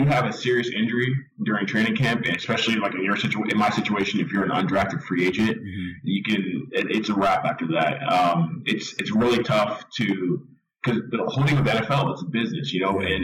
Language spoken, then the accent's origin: English; Nashville, Tennessee, United States; So I'm from Nashville, Tennessee. I played high school football there